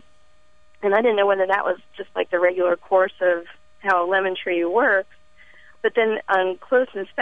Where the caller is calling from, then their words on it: Damascus, Maryland, United States; I am calling from Damascus, Maryland, which is just north of Washington, D.C.